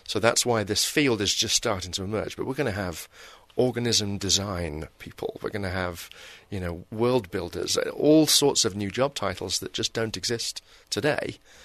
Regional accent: England, United Kingdom; moved away; So I moved from England 20 years ago.

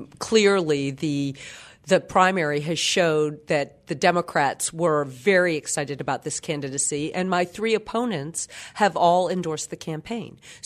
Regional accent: North Carolina, United States; I am from the Research Triangle area. I live in Raleigh.

